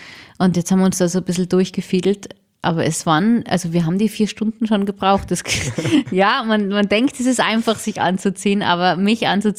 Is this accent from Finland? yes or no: no; Tyrol, Austria; now in London, United Kingdom; Weil ich komm aus Tirol und habe viel Land um mich und jetzt lebe in London und das ist Großstadt und ich liebe beides.